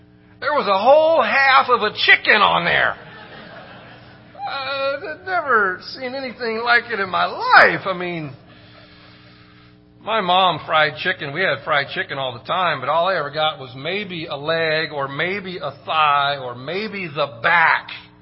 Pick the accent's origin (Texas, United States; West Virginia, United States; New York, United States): Texas, United States; Longview; And I grew up in Longview, Texas, so he was a coach for the Longview Lobos, which I'm sure you've all heard of them.